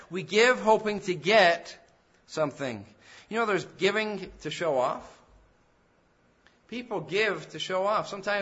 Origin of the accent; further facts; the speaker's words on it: England, United Kingdom; I grew up in England, and in England, sometime in September, I remember a special day of thanks.